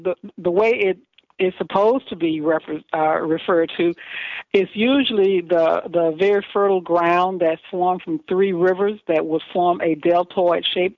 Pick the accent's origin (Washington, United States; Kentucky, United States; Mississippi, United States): Mississippi, United States; Indianola; I was born in Mississippi, as I said, And I was raised in a town called Indianola